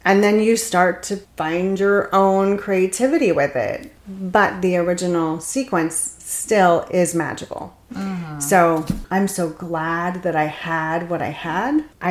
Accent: Florida, United States; also born or lived in Georgia; back to South Florida when my mom was sick, which is where I grew up, was a spa manager at a big spa in Palm Beach.

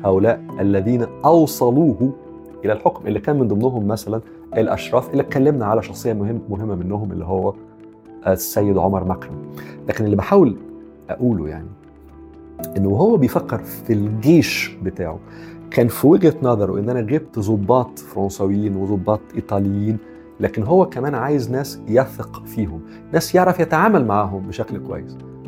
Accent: Egypt; لكن هو رأيه أصلا فينا كمصريين لم يكن أعظم رأيه

